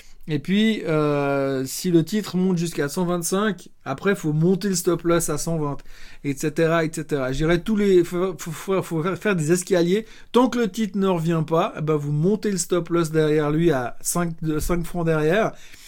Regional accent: Switzerland; en tant que bon Suisse, j'essaye d'aide aussi de traiter des actions suisses et pas que des actions américaines.

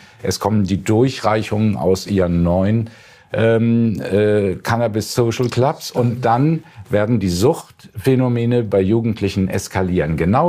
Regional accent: Hamburg, Germany; ich sage Ihnen als Hamburger

